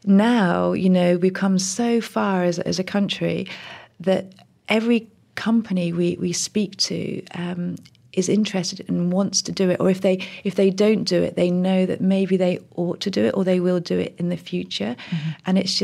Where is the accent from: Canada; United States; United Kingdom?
United Kingdom; And, you know, as a British lady, I would say that Boris Johnson, you know, could be seen in the same way.